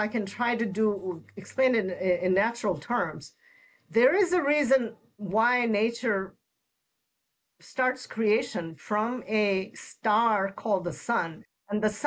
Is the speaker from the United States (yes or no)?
no; West Bengal, India; first language Bengali; English is a second language; growing up in Bengal, Bengali being my first language